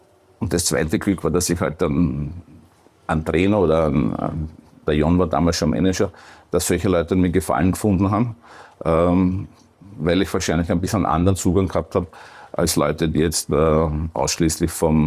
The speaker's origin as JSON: {"language": "German", "town": "Perchtoldsdorf", "region": "Lower Austria", "country": "Austria", "tie": "born or raised there", "said": "Ja, ich bin in Berchtesdorf aufgewachsen, in Mödling in die Schule gegangen."}